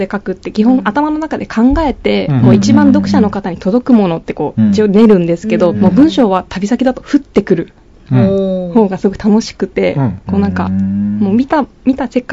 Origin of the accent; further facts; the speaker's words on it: Niigata, Japan; moved away as an adult; now in Tokyo, Japan; でもこう新潟の田舎出身なんですが、うんうんうん、まあ、東京に出てきて